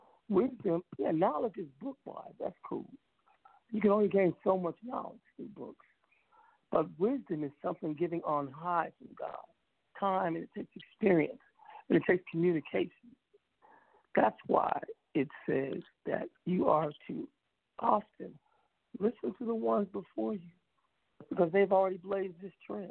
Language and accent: English; California, United States; I'm from California, and I was driving from Oakland to Los Angeles